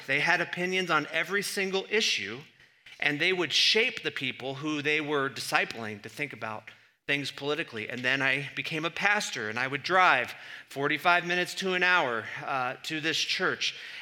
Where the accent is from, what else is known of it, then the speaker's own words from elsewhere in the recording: Washington, D.C. area, United States; I grew up in Washington, right outside of Washington, D.C.